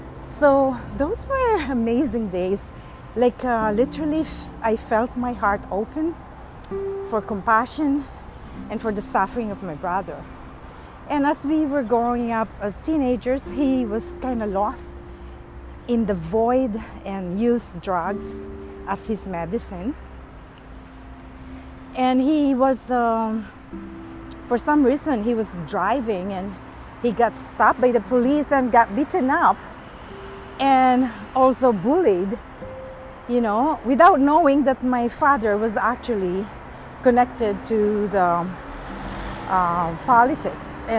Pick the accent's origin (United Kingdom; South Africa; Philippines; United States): Philippines; So growing up in the Philippines, the two of us with my other brother Michael, so 2 years apart with the three of us, I was like their secretary.